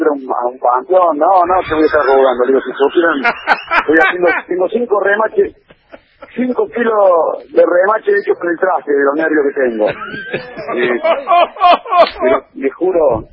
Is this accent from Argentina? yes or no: yes; Argentina; Viste cómo somos los argentinos